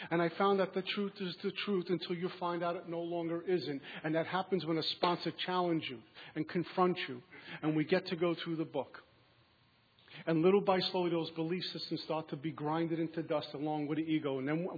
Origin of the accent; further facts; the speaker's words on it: Brooklyn, New York, United States; My first drink came when I was about 14 years old. I grew up in Brooklyn.